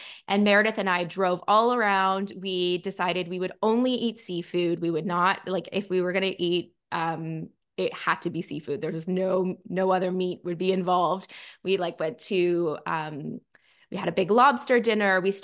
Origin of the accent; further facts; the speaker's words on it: Toronto, Ontario, Canada; so we were from Toronto, and in Canada, nobody likes Toronto except Torontonians.